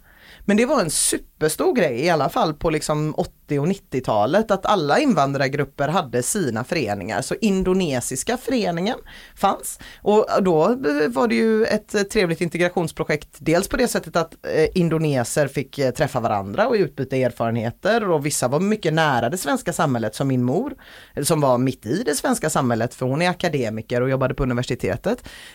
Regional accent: Gothenburg, Västra Götaland County, Sweden; Jag är göteborgare liksom, så på det sättet så känner jag mig väldigt integrerad i Göteborg.

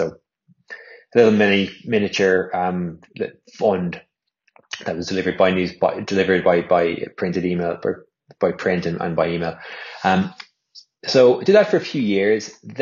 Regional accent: Ireland; been in London at that point for kind of 8-9 years. Felt the owl, tug of the heartstrings, thought it was time to come home back to Ireland. I was working remotely from Ireland for a while

